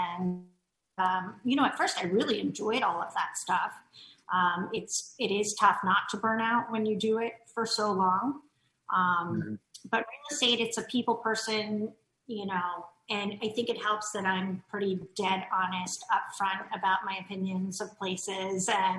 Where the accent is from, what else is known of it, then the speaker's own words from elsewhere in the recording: Maryland, United States; also born or lived in New York City; where I grew up in the Maryland area.